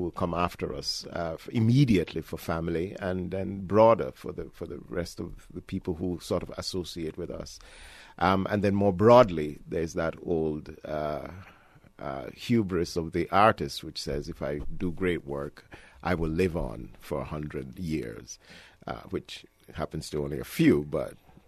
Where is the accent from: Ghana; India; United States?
Ghana; born there; I was born in Ghana, I am Ghanaian